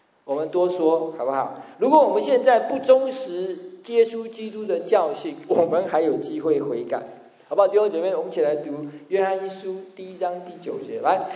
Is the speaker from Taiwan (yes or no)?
yes; Taiwan; 我们台湾话说假霸魔营啊，假霸行营啊